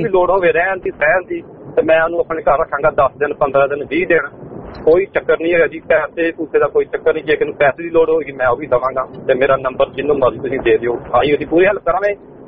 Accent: Gurdaspur, Punjab, India; now in Australia; ਮੈਂ ਵੀ ਗੁਰਦਾਸਪੁਰ ਤੋਂ ਆਇਆ ਜੀ।

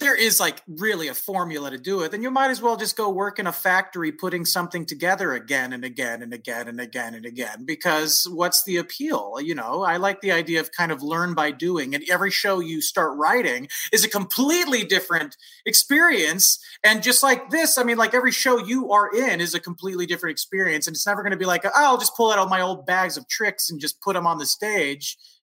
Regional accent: California, United States; I was living in California. I'm from the San Francisco Bay Area.

